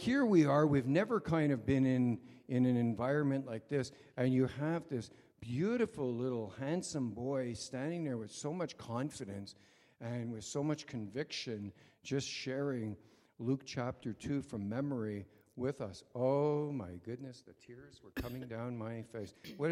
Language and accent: English; Quebec, Canada; I grew up in Quebec, so if you were, so unless either you were Catholic or there was something wrong with you, you know.